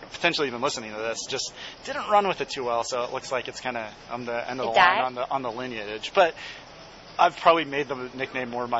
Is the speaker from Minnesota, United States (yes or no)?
no; Atlanta, Georgia, United States; born there; I was born in Atlanta as well.